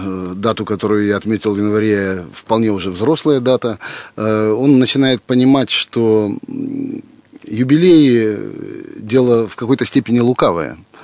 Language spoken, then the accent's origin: Russian; Russia; born there; Господу Богу за то, что я родился в России, что я творю на великом, могучем русском языке